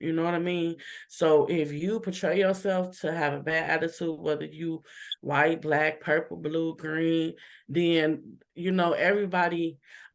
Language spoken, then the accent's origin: English; Chicago, Illinois, United States; And you know, I'm from Chicago, so I'm like, okay, everybody is.